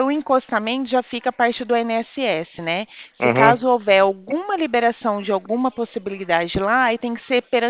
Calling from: Presidente Prudente, São Paulo, Brazil; Eu tô falando de Presidente Prudente.

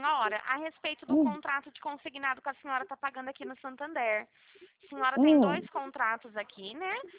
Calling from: Ribeirão Preto, São Paulo, Brazil; eu sou aqui de Ribeirão Preto

